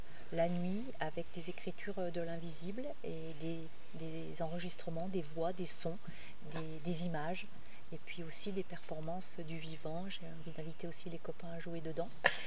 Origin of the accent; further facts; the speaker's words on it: Faverges, Auvergne-Rhône-Alpes, France; Alors moi, je viens du côté d'Annecy.